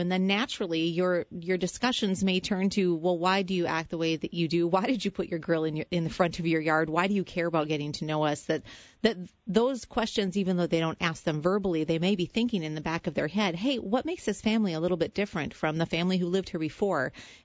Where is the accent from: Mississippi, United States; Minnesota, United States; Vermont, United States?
Minnesota, United States; I was telling you earlier, I'm from Minnesota, so it would be a potluck.